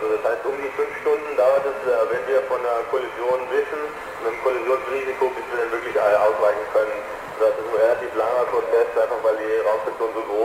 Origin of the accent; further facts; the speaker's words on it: Künzelsau, Baden-Württemberg, Germany